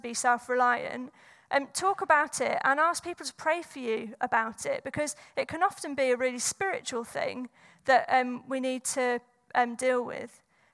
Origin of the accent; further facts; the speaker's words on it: Scotland, United Kingdom; I'm Scottish, but can be very careful. I think I can say that because I'm Scottish.